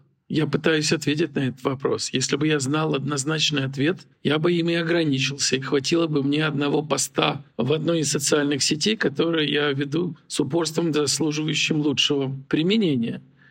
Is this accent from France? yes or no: no; Ukraine; born there; Я говорил и делал фильмы на собственном языке, родном языке. Да, я родился в Украине. Во мне силен очень сантимент украинский.